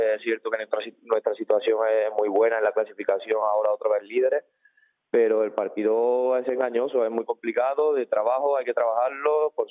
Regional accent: Puente Genil, Andalusia, Spain; yo tenía la idea de pasar estos meses aquí en Puente Genil, de volver, de poder ayudar a mi pueblo

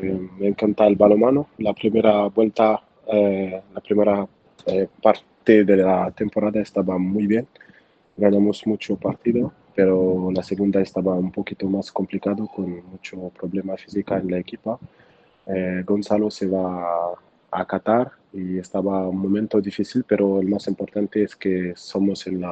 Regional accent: Paris, Île-de-France, France; Spanish is a second language; now in Puente Genil, Spain; Soy de París. En París la gente es un poquito frío.

